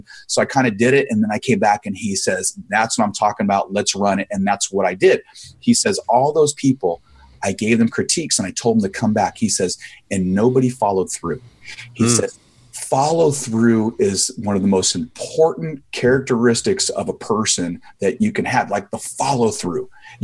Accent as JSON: {"language": "English", "town": "San Diego", "region": "California", "country": "United States", "tie": "born or raised there", "said": "I grew up in Ocean Beach in San Diego. If you've ever been here, it's just a seedy little beach town. And my grandparents came in the 40s and we never left."}